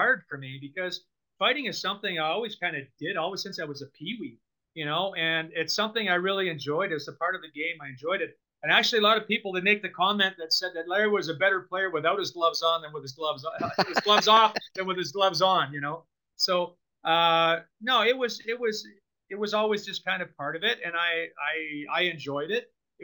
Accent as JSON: {"language": "English", "town": "Sauble Beach", "region": "Ontario", "country": "Canada", "tie": "born or raised there", "said": "his dad and I are good friends, like growing up in Sauble Beach area there."}